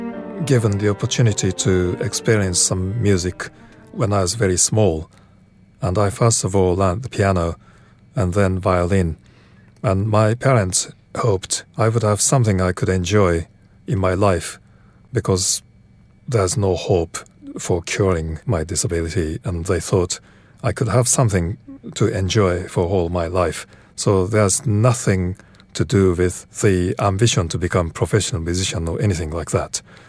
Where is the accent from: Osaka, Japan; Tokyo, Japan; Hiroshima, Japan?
Tokyo, Japan; English is a second language; I'm from Tokyo.